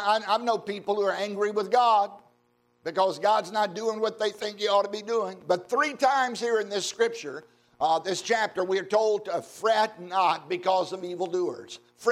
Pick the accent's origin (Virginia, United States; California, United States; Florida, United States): Virginia, United States; when I was growing up in Southside, Virginia, my parents would talk about somebody being fretted.